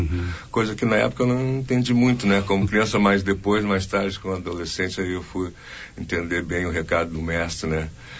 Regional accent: Porto Alegre, Rio Grande do Sul, Brazil; eu nasci no Areal da Baronesa, né? Tive esse privilégio, né?

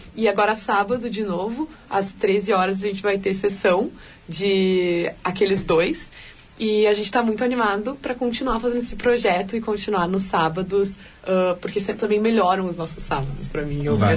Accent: Porto Alegre, Rio Grande do Sul, Brazil; a gente é gaúcho, a gente é porto-alegrense, a gente tem essa vivência

